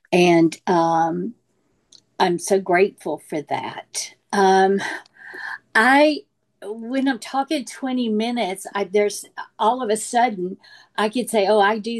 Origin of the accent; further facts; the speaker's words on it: Louisiana, United States; And I'm originally from Louisiana, so hang with my homeboy from New Orleans.